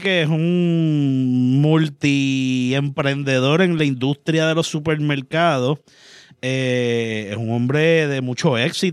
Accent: Moca, Puerto Rico; Yo soy de Moca, cabrón, ya...

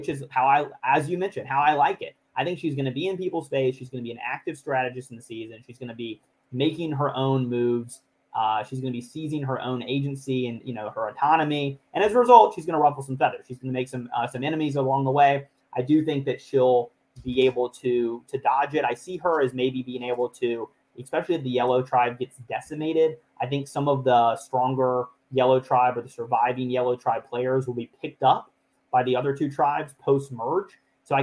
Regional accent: Alabama, United States; So I'm from Alabama, so my family would have been much happier had I gone to Miami because they have a football team.

